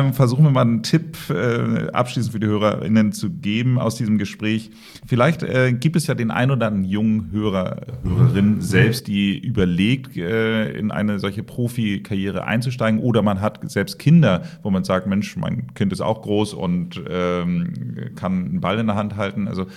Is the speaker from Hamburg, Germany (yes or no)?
yes; Hamburg, Germany; auch alleine als Hamburger